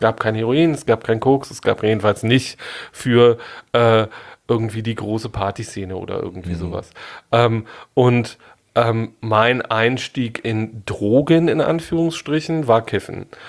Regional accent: East Germany, Germany; Ich bin in der DDR groß geworden

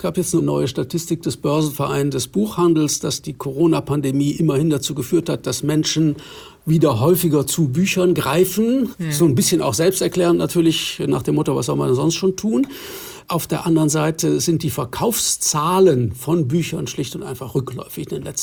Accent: West Germany, Germany; da verstehe ich jetzt mal als Westdeutscher gar nichts von dem

